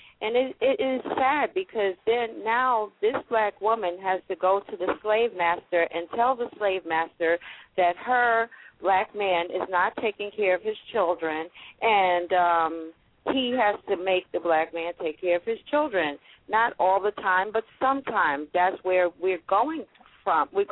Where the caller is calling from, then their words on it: Louisville, Kentucky, United States; I'm calling from, yes, I'm calling from Louisville, Kentucky.